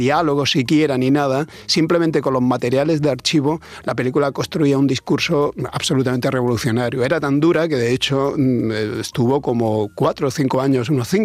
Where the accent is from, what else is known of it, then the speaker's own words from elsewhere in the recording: Almería, Andalusia, Spain; era un chaval como muy cinéfilo que aquí en Almería, de donde yo soy, hace ya algunos añitos, pues montaba cineclubs y tal.